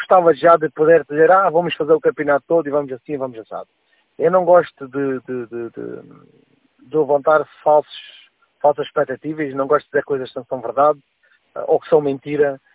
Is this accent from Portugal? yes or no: yes; Portugal; o meu nome, assim lá muito a longe, fui descendente de italiano, fui, mas sou português.